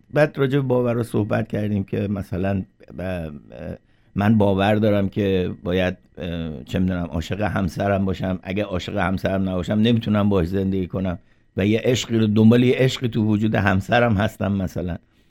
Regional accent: Iran; moved away; به هر حال ما که از ایران اومدیم

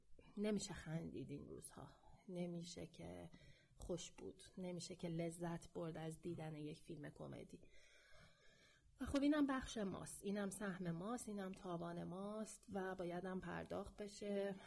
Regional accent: Iran; ما ایرانی هستیم و هر جای دنیا در هر زمانی

